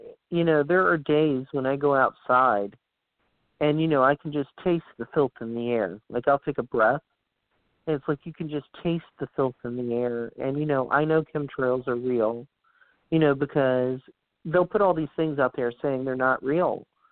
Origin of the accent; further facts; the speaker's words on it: the South, United States; you know, I grew up in the South.